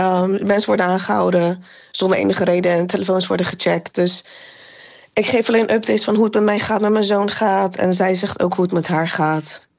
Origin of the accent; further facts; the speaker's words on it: Iran; Dat is iets wat wij ook treuren als Iraniërs.